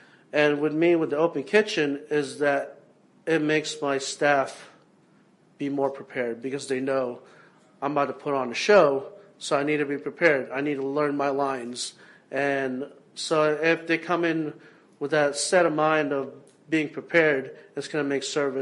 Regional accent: Philippines; We're not. I am Filipino, and I want to keep that with what I'm doing, but it's never going to be just a Filipino restaurant.

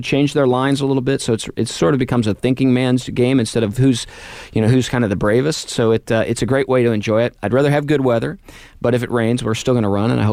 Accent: Indianapolis, Indiana, United States; You know, growing up in Indianapolis

